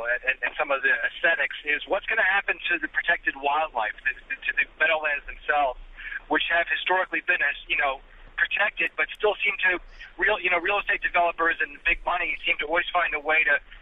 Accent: Nutley, New Jersey, United States; Actually, I'm from Nutley, which is about 6 miles from the Xanadu site

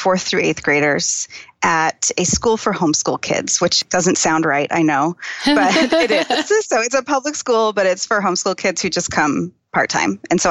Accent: Phoenix, Arizona, United States; born or raised there

